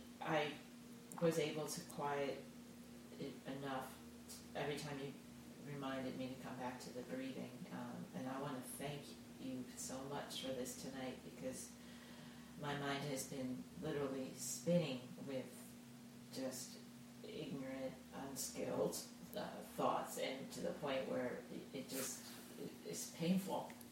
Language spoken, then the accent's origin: English; Virginia, United States; I'm from Virginia.